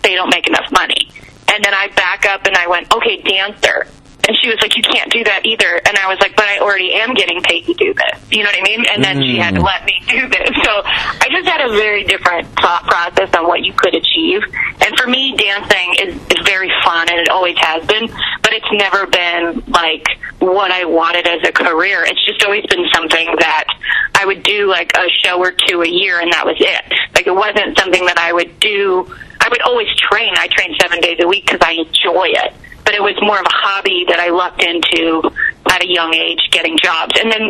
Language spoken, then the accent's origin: English; Canada; now in United States; Yeah, I am Canadian. I still have a green card, but I'm allowed to be in America.